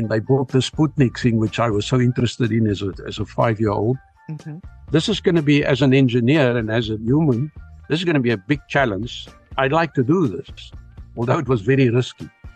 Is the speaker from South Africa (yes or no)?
yes; South Africa; being a South African farm kid, how the hell are you going to end up in Russia?